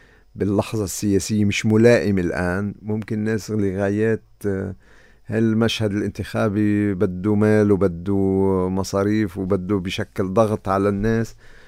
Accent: Lebanon; بتمنى كلبناني ومثل كتير من اللبنانيين

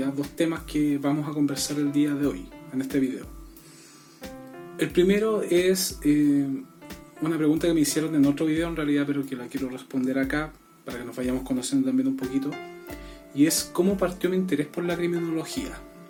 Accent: Chile; Ustedes saben que yo soy chileno y acá en Chile la situación está muy compleja.

